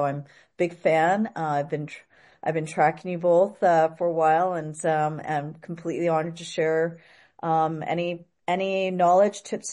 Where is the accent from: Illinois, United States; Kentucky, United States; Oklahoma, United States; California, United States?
California, United States; I grew up in the Bay Area.